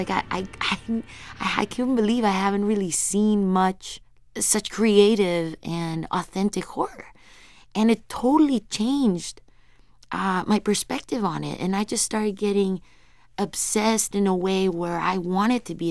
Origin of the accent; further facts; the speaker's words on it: Mexico City, Mexico; English is a second language; now in Vancouver, Canada; I'm an immigrant too, and the movie touches about immigration. I come from Mexico City to Vancouver.